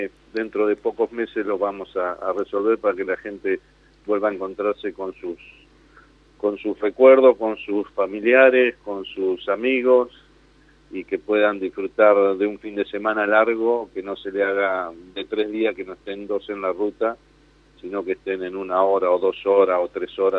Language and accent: Spanish; Patagonia, Argentina; pues somos patagónicos.